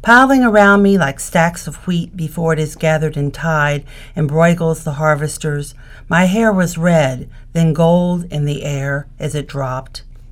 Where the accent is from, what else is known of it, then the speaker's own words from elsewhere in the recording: Kentucky, United States; moved away as an adult; now in New Haven, United States; I grew up in Kentucky, spending a lot of time in the country with my grandparents, my parents. And when I came to New Haven over 40 years ago, I tried to hide my identity, my accent.